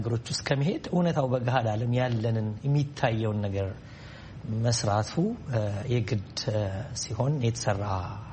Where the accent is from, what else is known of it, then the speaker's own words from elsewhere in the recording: Addis Ababa, Ethiopia; ተወልጄ ያደግኩት በአዲስ አበባ በተለምዶ ፈረንሳይ ለጋሲዮን አካባቢ በሚባል ቦታ ነው። በኑሮ አንስተኛ ከሚባሉ ቤተሰቦች ነው የተወለድኩት። የወታደር ልጅ ነኝ።